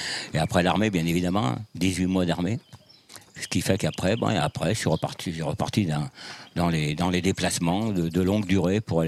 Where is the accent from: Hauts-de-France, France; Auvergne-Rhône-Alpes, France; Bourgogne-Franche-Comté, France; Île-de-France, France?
Auvergne-Rhône-Alpes, France; Saint-André-la-Côte; Je suis donc natif de Saint-André-la-Côte, ce qui fait que je puis vous en parler de A à Z.